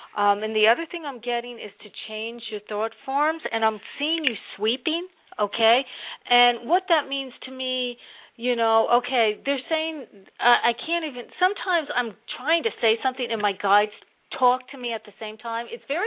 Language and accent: English; New Jersey, United States; because I grew up in Jersey around a lot, I'm not Italian, but I grew up around a lot of Italians in a big family of seven kids that I hung out with when I was growing up.